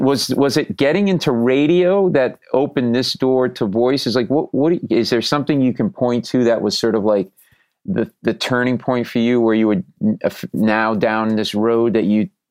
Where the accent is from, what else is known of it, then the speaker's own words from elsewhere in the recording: Rhode Island, United States; Yeah, I grew up in Rhode Island, so I you know, BCN, I know, WAAF, all those stations